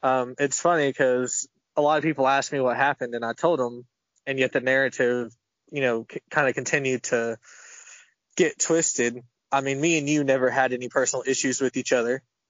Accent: Jacksonville, Florida, United States; You know, I'm from Jacksonville and I will always root for that team.

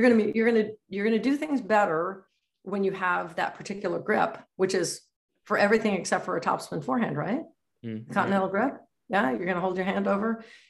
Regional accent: New York, United States; also born or lived in California; I moved back to New York and I'm from New York originally. I lived in California for about 25 years

